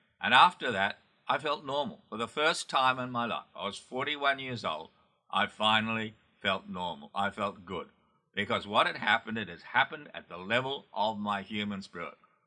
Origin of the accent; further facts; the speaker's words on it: Australia; now in United States; Originally, I was from Australia, and I had a very difficult childhood with a lot of bullying in high school